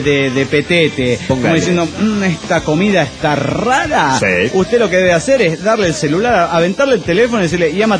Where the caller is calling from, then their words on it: New York, United States; de New York.